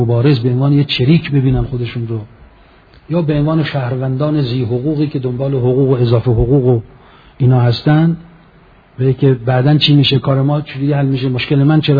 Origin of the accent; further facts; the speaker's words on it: Mashhad, Razavi Khorasan, Iran; به جای ما مشهدی هم حرم میرید